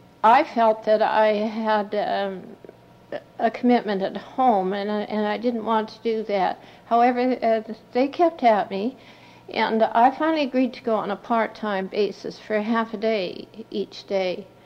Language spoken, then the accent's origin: English; Victoria, British Columbia, Canada; born there; now in Coquitlam, Canada; I was born in Victoria to missionary parents. We came to this part of the country, Coquitlam, in 1920, and with the exception of 6 years, I've been here ever since.